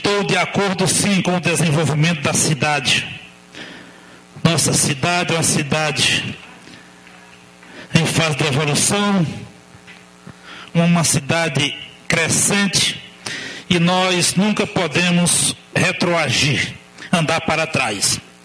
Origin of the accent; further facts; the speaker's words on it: Teresina, Piauí, Brazil; sou filho de pobre, fui criado em Teresina